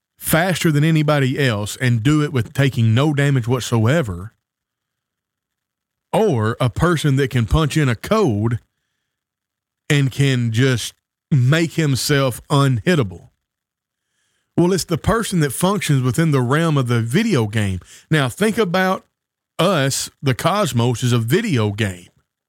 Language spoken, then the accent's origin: English; Tennessee, United States; You know, growing up around Real Foot Lake, we had the New Madrid Fault Line, and the New Madrid Fault Line would act up and do silly stuff from time to time.